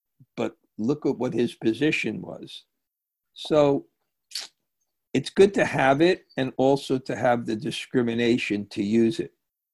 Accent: India; And that's why I like growing up in India, because I could actually see it.

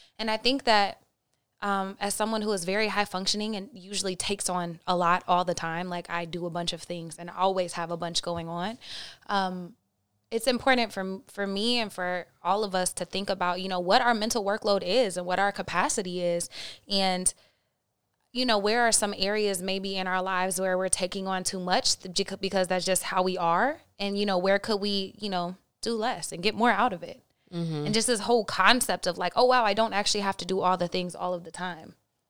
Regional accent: Oklahoma, United States; So I'm from Oklahoma.

